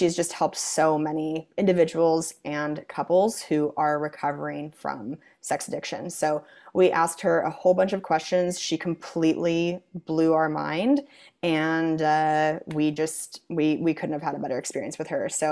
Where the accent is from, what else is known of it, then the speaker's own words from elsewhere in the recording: Spokane, Washington, United States; Indianapolis, Houston, and my hometown, Spokane